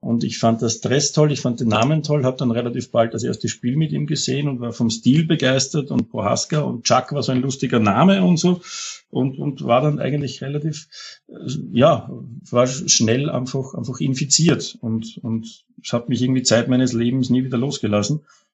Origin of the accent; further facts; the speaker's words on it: Upper Austria, Austria; born there; now in Vienna, Austria; also ich bin aus Oberösterreich gebürtig, wohne jetzt natürlich seit Studienzeiten über 20 Jahre schon in Wien.